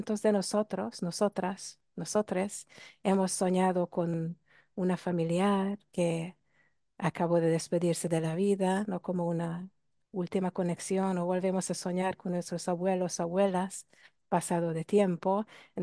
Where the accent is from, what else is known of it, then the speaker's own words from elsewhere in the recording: Hungary; Spanish is a second language; now in Barcelona, Spain; que soy húngara, así que ese acento que escucha no es de Brasil, aunque me dicen que tengo acento brasileño. Soy húngara y vivo en Barcelona, España, en la tierra de Cataluña.